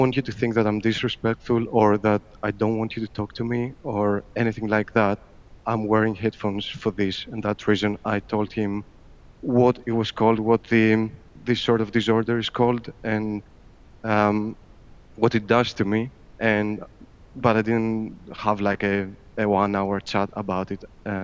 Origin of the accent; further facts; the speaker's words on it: Greece; now in Cambridge, United Kingdom; I'm from Greece. But I live in England. I live in Cambridge, actually. So I'm just an electrical engineer in Cambridge here.